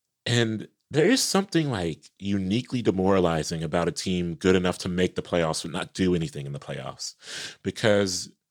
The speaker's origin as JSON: {"language": "English", "region": "Ohio", "country": "United States", "tie": "born or raised there", "said": "You know, they moved to Ohio in the early 80s, and so I grew up mostly around Knicks fans."}